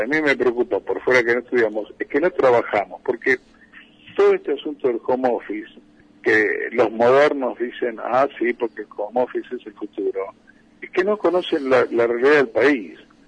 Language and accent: Spanish; Tandil, Buenos Aires Province, Argentina; mi parte de mi infancia fue en Tandil, conozco muy bien esa zona